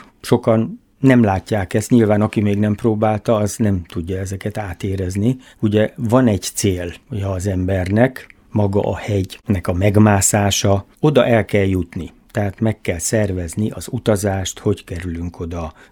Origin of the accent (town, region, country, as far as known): Miskolc, Borsod-Abaúj-Zemplén, Hungary; born or raised there